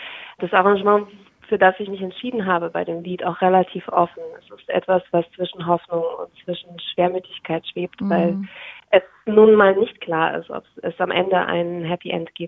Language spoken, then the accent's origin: German; Germany; born there; first language Ukrainian; German is a second language; Man muss dazu sagen, ich bin in Deutschland geboren. Ukrainisch ist zwar meine Erstsprache, aber ich sehe mich selber als Deutsch-Ukrainerin.